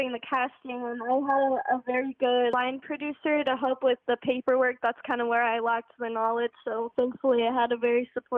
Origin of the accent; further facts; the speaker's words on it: Apple Valley, California, United States; I'm from Apple Valley, California.